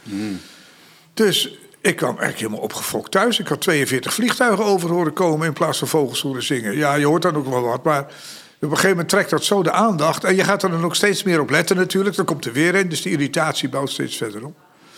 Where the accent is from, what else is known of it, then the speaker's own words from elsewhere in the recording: Zalk, Overijssel, Netherlands; also born or lived in Aarlanderveen; Maar ja, ik ben natuurlijk opgegroeid in Zalk. En ik was 7 jaar toen ik daar kwam. En ik kwam uit Aarlanderveen, Zuid-Holland.